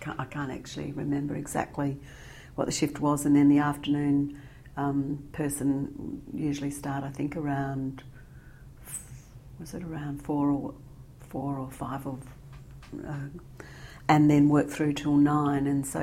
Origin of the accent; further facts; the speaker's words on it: Adelaide, South Australia, Australia; born there; I was born in 1956 in Adelaide to parents of Greek background. My parents had migrated here in 1954